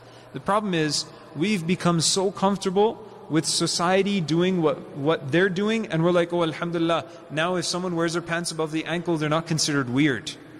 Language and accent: English; Canada; I'm Canadian. Get me out of here, right?